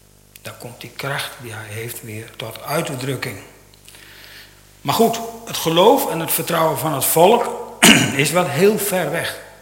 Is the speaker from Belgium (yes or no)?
no; Bantega, Friesland, Netherlands; In mijn geboortedorp Bantega hadden wij op de lagere school een meester